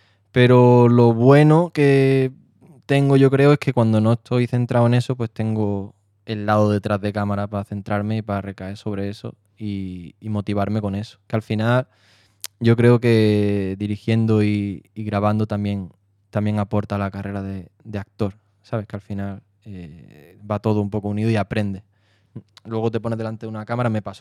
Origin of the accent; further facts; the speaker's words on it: San Pedro Alcántara, Andalusia, Spain; also born or lived in London; now in Madrid, Spain; Sí, soy de Marbella. Te puedo especificar más, que es de San Pedro Alcántara, un pueblo. Y si te especifico más, soy de La Campana.